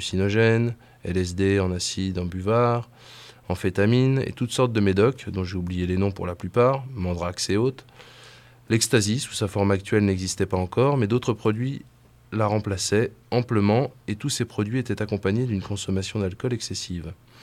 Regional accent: Villejuif, Île-de-France, France; born there; je suis né en 1962 à Villejuif, qui à l'époque était dans le 75 et est à l'heure actuelle dans le Val-de-Marne, 94.

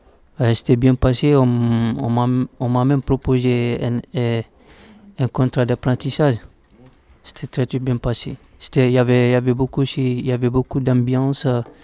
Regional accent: Guinea; je suis guinéen.

